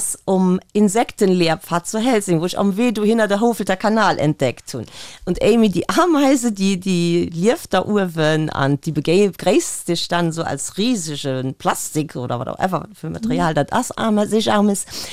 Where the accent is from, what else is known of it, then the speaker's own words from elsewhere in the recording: Germany; now in Luxembourg; also ich bin ja gebürtig Deutsch, aber entretemps ja auch Lützebäuerin.